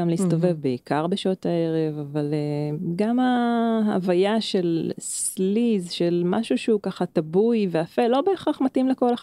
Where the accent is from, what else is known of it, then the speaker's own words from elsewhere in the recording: Haifa District, Israel; וככה אני במקור מאזור הקריות